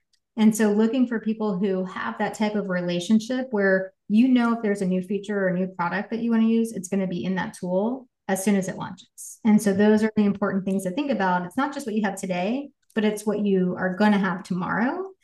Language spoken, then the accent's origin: English; Dallas, Texas, United States; So I grew up in Texas, in Dallas.